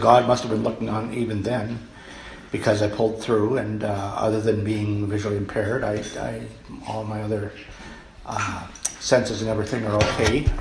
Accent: Regina, Saskatchewan, Canada; born there; I was born in Regina in 1953

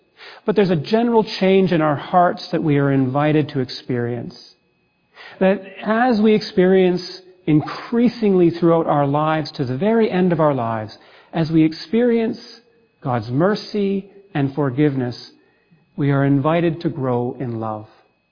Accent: Toronto, Ontario, Canada; I grew up in Toronto. I was born in Scarborough and in a neighborhood of townhouses, first starter homes

